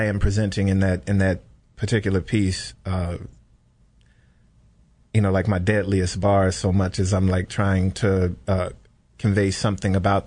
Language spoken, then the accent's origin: English; Illinois, United States; I mean, I'm from Illinois, and you know